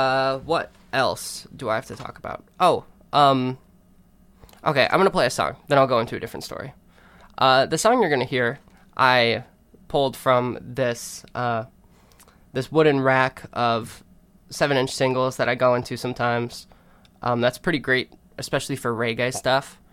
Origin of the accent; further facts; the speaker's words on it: Chicago, Illinois, United States; But I mean, I grew up in Chicago, and we get some harsh winters out there.